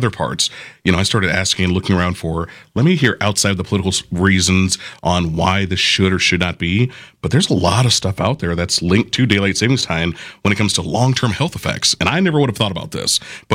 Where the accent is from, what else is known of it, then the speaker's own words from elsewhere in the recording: Florida, United States; You know, I'm from Florida.